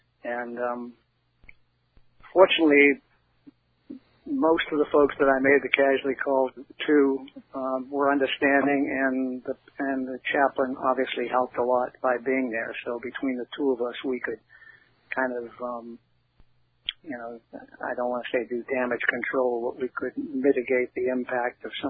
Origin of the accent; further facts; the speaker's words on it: Boston, Massachusetts, United States; settle in Boston, which was my hometown, which was obviously very attractive. And my wife was from Boston as well